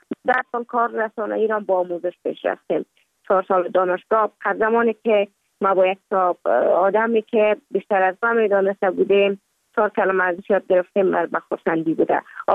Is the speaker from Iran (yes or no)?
no; Kabul, Afghanistan; also born or lived in Mazar-i-Sharif; بعد از تولد ما تا 5 سالگی ما در مزار بودیم، بعد نقل کابل شدیم